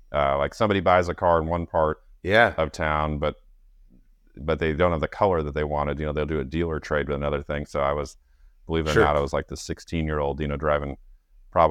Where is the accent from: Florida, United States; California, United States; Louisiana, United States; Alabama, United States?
California, United States; San Diego; I grew up in San Diego, California.